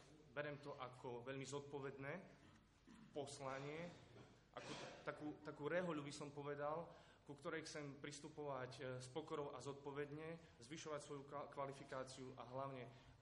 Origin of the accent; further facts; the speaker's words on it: Michalovce, Košice Region, Slovakia; Pochádzam z Michaloviec